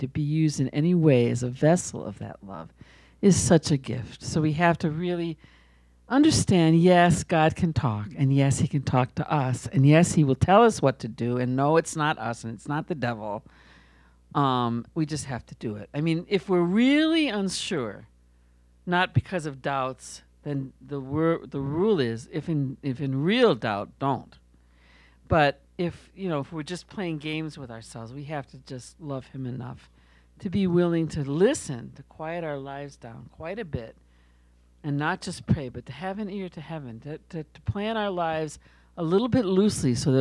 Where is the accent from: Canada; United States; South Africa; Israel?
Israel; So she was interested to hear that I was from Israel.